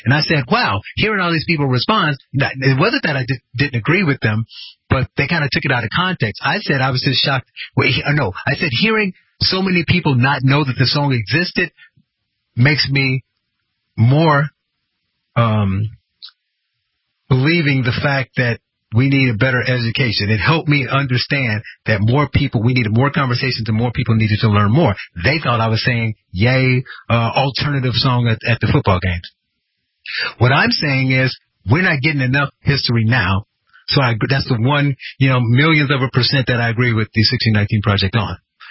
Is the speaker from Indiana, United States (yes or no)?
yes; Gary, Indiana, United States; Only because I grew up in Gary, Indiana. All black town, all black students, most of the teachers were black.